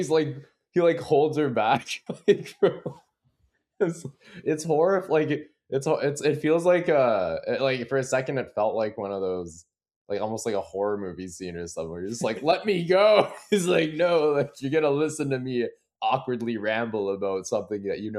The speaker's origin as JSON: {"language": "English", "region": "England", "country": "United Kingdom", "said": "by the way, I'm British. And like, we don't do that's weird. We don't"}